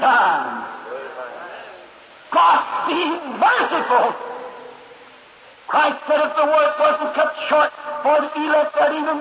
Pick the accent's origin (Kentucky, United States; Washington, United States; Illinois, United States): Kentucky, United States; born or raised there